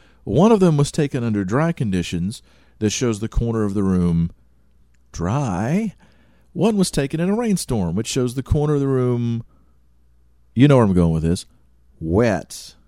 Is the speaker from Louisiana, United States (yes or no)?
yes; Louisiana, United States; born there; I was born in Louisiana, which means there are only certain states in the union that I get to make fun of.